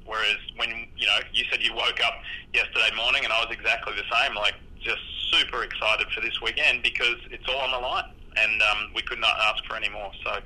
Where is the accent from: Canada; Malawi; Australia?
Australia; for me being an Aussie